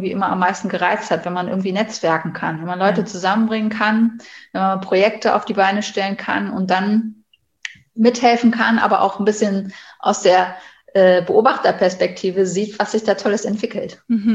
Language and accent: German; Bonn, North Rhine-Westphalia, Germany; Ich komme eigentlich aus Bonn. Also ich bin eine Zugereiste. Ah, okay. Ich bin geboren und aufgewachsen in Bonn. Das hat den Hintergrund, dass mein Vater als Ur-Südoldenburger, gebürtiger Kloppenburger, als Berufssoldat durch ganz Deutschland getingelt ist